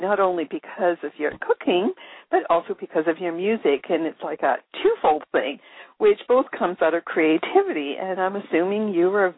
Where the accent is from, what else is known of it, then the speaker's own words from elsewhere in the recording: Canada; now in Texas, United States; I came from Canada, and barbecuing really was what we call grilling here in Texas.